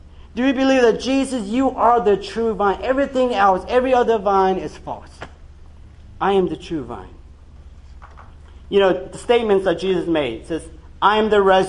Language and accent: English; Laos; moved away; When I came over from Laos, we were a poor family.